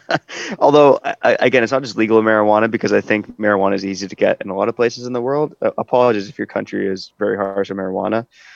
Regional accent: Canada; But I think it does go both ways depending on who you are as a Canadian.

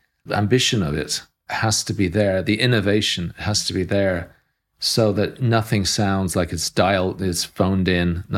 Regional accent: Ireland; So we were part, being Irish, I think it also gives you a different angle on the sort of post-colonial period

